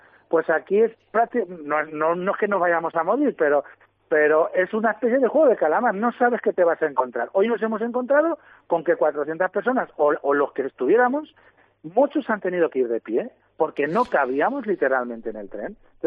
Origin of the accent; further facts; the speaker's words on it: Daimiel, Castilla-La Mancha, Spain; yo soy de Daimiel y voy todos los días a Ciudad Real a coger el Avant